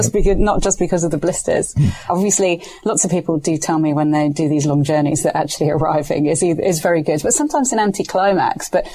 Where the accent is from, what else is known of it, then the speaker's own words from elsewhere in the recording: Spain; I grew up in Spain. I spend a lot of time in Spain.